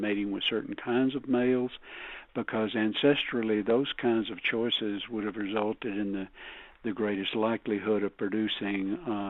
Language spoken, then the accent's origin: English; Alabama, United States; now in New Mexico, United States; I'm from Alabama originally, but I've been away from there a long time, living in New Mexico and working in New Mexico.